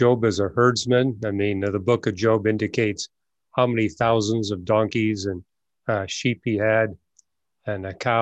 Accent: Canada; now in United States; maybe not here in the US, but I grew up in Canada. You know, we had kidney for dinner.

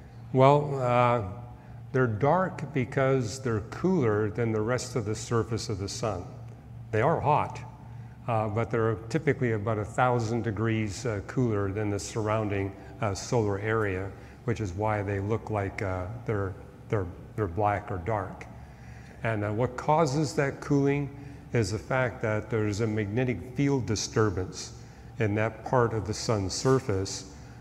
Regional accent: Canada; Growing up in Canada, I saw the Northern Lights all the time.

